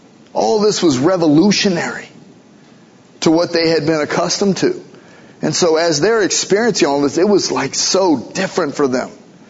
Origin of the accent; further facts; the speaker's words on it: United States; We were raised in America, where Christianity has always been a part of our culture.